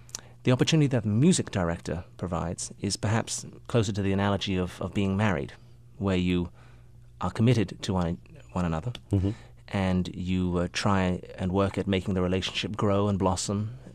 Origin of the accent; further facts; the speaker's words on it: England, United Kingdom; accent: English; also born or lived in United States / Moscow, Russia; spent my formative years in England, hence the accent, and grew up with the English styles of playing. I was born in America, and at age of five, I did move to Moscow.